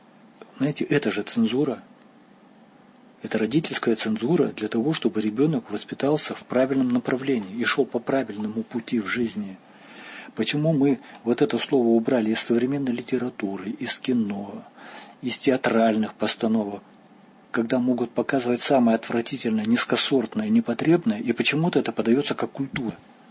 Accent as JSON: {"language": "Russian", "region": "East Kazakhstan Region", "country": "Kazakhstan", "tie": "born or raised there", "said": "В нашей деревне, в восточном Казахстане, откуда я родом, рядом с селом проходит железная дорога."}